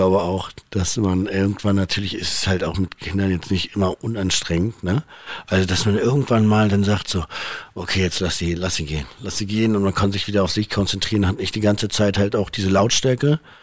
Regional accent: Berlin, Germany; Berlin sehe ich mich auf jeden Fall, aber auch, das ist meine, weil es meine Heimat ist irgendwie

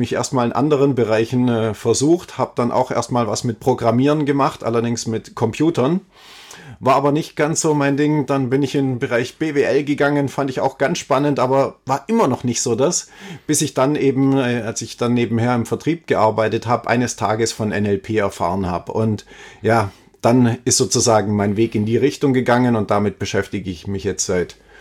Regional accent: Ulm, Baden-Württemberg, Germany; Also ich komme aus Ulm, ja, ist meine Geburtsstadt

